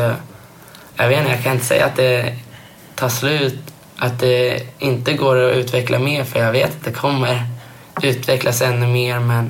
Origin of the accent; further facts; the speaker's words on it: Sweden; Så jag har aldrig liksom tänkt på det där att jag är från Sverige